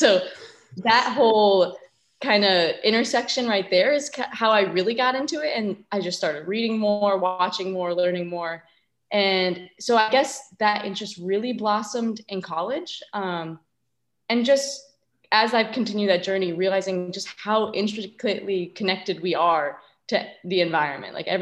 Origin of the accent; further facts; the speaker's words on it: Michigan, United States; So I grew up in Michigan, and Michigan's a very nature oriented state, I guess you could say, surrounded by the Great Lakes.